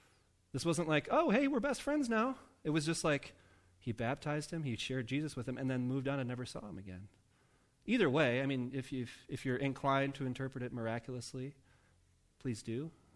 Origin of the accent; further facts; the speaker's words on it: Rockford, Illinois, United States; was also from Rockford, my hometown, which is about an hour from Chicago.